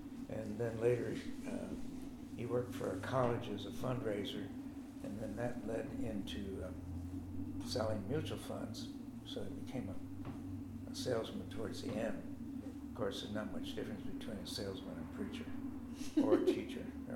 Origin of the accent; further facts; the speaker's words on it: Goshen, Indiana, United States; also born or lived in Illinois / Souderton, Pennsylvania / Bluffton; I was born in Illinois, and I think within two years we moved to Souderton, Pennsylvania, where he was also a minister. And then we moved from there to Goshen, Indiana for about 7 or 8 years.